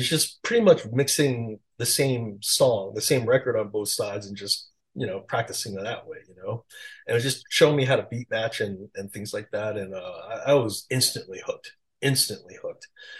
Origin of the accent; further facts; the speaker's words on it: Queens, New York, United States; I just met a bunch of young DJs at the time growing up in Queens. And was really lucky too. My neighbors across the street from me in Queens were these two older guys